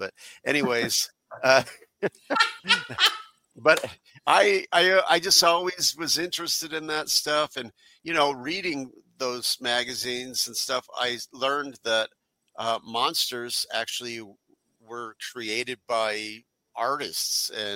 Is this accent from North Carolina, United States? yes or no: no; New York, United States; up in near my hometown in Western New York.